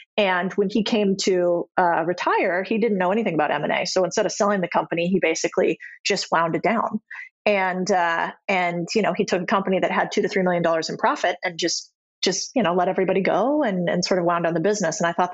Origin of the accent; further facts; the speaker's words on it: United States; It's not actually even that I'm American.